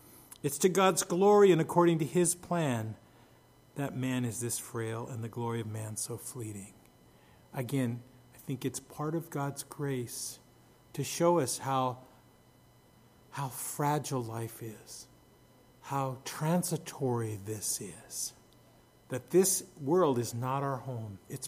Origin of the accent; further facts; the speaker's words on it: California, United States; I remember growing up in the Bay Area, in the East Bay, and seeing those hills